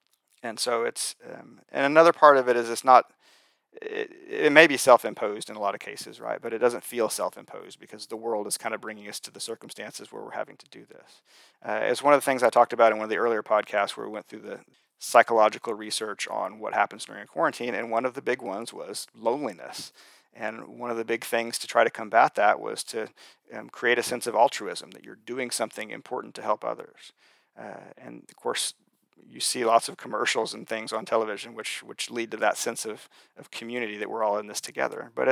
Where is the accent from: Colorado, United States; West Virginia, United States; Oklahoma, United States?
Oklahoma, United States; And so in my home state of Oklahoma, and we're moving into phase three of our reopening on June 1st.